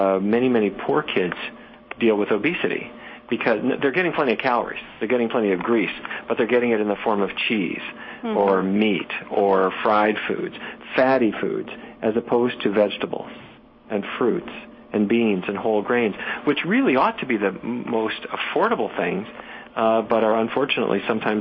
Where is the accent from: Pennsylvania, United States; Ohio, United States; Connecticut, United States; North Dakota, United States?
North Dakota, United States; Fargo; I grew up in Fargo, North Dakota. My grandpa was a cattle rancher.